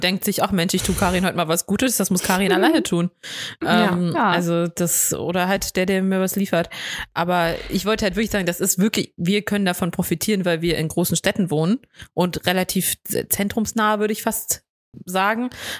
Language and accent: German; Dresden, Saxony, Germany; Ich komme aus Dresden und da eher so ein Vorort.